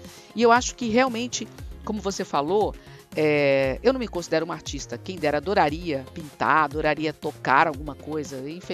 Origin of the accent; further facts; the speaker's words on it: Juiz de Fora, Minas Gerais, Brazil; Sou mineira de Juiz de Fora, conhecida como Carioca do Brejo